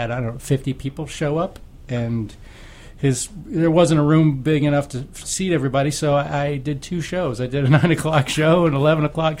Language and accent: English; Tampa, Florida, United States; also born or lived in Montreal, Canada; Well, I was born in Montreal, Canada. I'm still a Canadian citizen. I guess when I was about 7 or 8, my mom remarried, married an American, and moved us down here to Tampa.